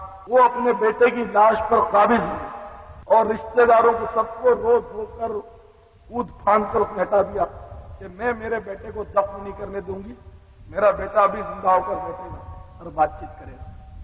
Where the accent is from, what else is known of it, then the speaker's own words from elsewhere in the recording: Karachi, Sindh, Pakistan; born there; جب میں کراچی میں پیدا ہوا ہوں تو میرا وطن پاکستان، اور حقیقت میں ہم سب کا وطن تو مدینہ ہے الحمدللہ.